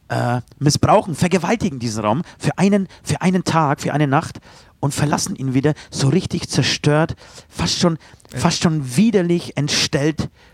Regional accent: Trockau, Bavaria, Germany; Ich bin ja in Trockau aufgewachsen. Das war ja meine Futterkrippe.

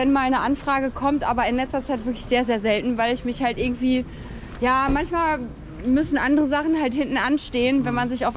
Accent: Dortmund, North Rhine-Westphalia, Germany; now in Dorsten, Germany; Also ich bin ja in Dortmund geboren. Essen, ne? Ja. Also ich komme aus Dortmund eigentlich und bin dann irgendwann nach Dorsten gezogen.

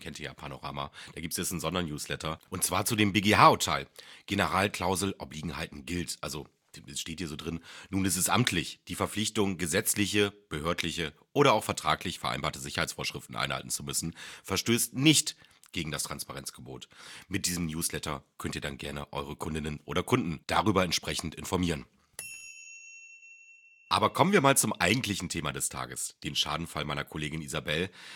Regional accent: Bremen, Germany; Also da, wo ich herkomme aus

